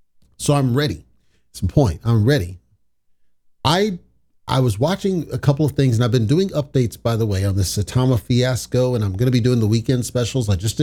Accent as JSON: {"language": "English", "region": "Texas", "country": "United States", "tie": "born or raised there", "also_born_or_lived": "Colorado", "said": "We grew up in Texas at a young age."}